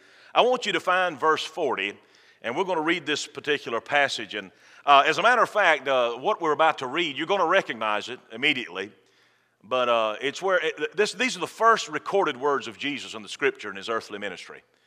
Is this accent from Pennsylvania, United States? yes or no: no; Hoboken, Georgia, United States; now in Folkestone, United States; We are from Hoboken. I've been teaching school there in Hoboken for 20, I think this is my 20th year teaching public school there at Brantley County Middle.